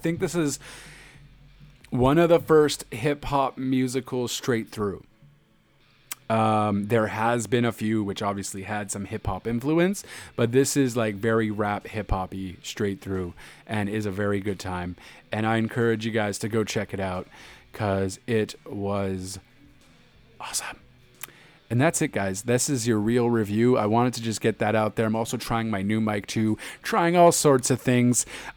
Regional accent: Canada; By the way, I'm Canadian.

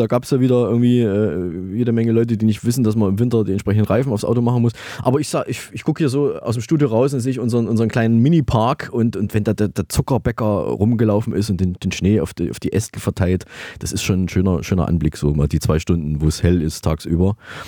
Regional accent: Saalfeld, Thuringia, Germany; aus meiner Heimatstadt Saalfeld

